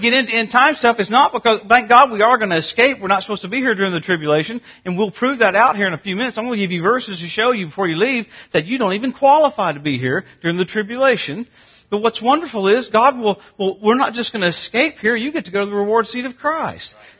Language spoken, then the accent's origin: English; Louisiana, United States; I grew up in Louisiana, and I don't want to have a weed eater during the millennium.